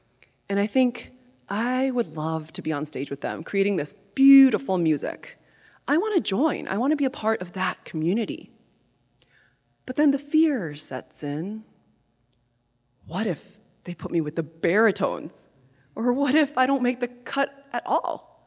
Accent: Iowa City, Iowa, United States; I'm crouched in right field during t-ball practice in my hometown of Iowa City, Iowa.

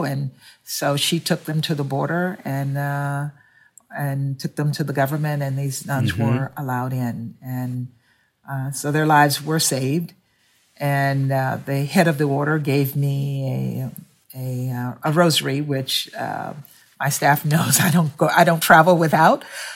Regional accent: Louisiana, United States; And I grew up in Louisiana. And I went to Black schools.

